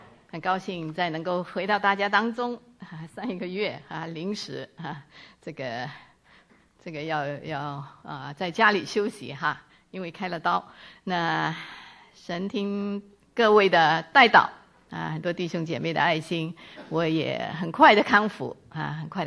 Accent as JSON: {"language": "Chinese", "country": "China", "lives_now": "United States", "said": "我们中国人，我们今天可以来到美国这个地方，甚至信了耶稣啊，参加教会聚会"}